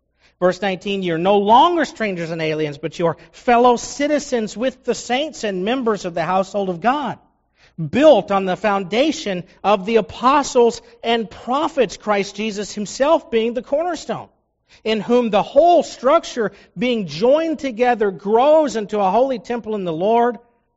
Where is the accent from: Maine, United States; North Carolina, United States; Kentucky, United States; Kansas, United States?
Kentucky, United States; I'm not from around here. I am from Kentucky, from the land of fried chicken. I'm not from Fillmore, you know. I'm from a place called Bullitt County.